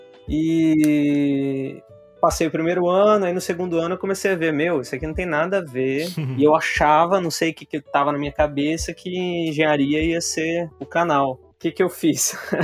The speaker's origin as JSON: {"language": "Portuguese", "town": "Piraju", "region": "São Paulo", "country": "Brazil", "tie": "born or raised there", "said": "eu nasci no interior de São Paulo, uma cidade chamada Piraju, com 30 mil habitantes, né?"}